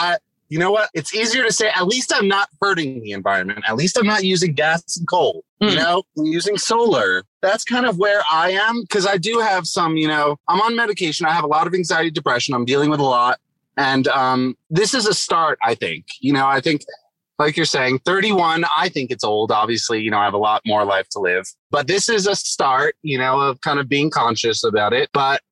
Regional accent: East Coast, United States; because I grew up on the East Coast outside of New York City.

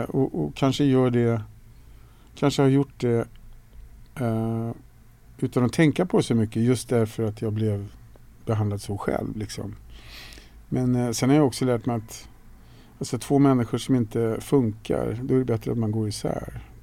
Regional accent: Solna, Stockholm County, Sweden; Jag är uppvuxen i Solna utanför Stockholm. Det betyder att man är AIK-are i hjärtat forever. Ganska normal uppväxt.

